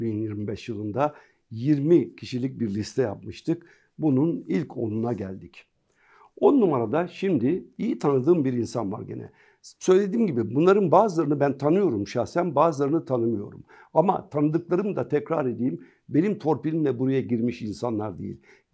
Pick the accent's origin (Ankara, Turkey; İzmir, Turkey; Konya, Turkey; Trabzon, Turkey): İzmir, Turkey; Urla; burada bir Urlalı ve bir İzmirli olarak da ayrıca kendisine teşekkür ediyorum